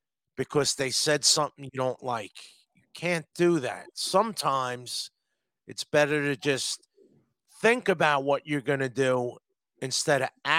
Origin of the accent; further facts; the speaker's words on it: Long Island, New York, United States; Long Island, New York.